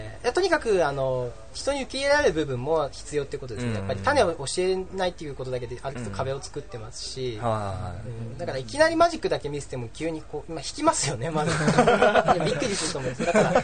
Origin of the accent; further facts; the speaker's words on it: Aichi, Japan; 今僕の地元であの万博、愛知万博の時にですね